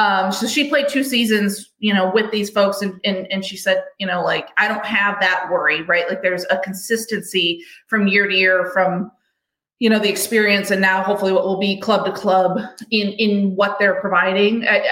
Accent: New York, United States; I grew up near Buffalo. right?

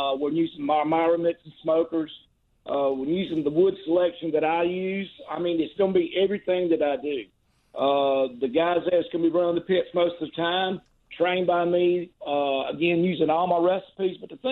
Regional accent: the South, United States; I'm from the South where barbecue started.

